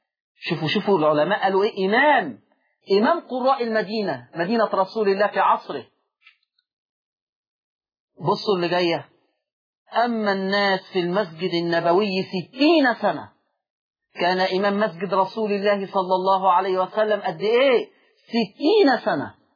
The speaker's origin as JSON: {"language": "Arabic", "country": "Egypt", "said": "بلغتنا كمصريين دمه خفيف"}